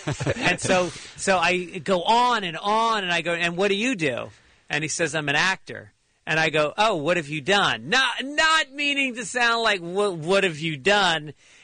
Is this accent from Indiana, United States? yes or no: no; New York, United States; And his father was like two towns over from where I grew up in New York.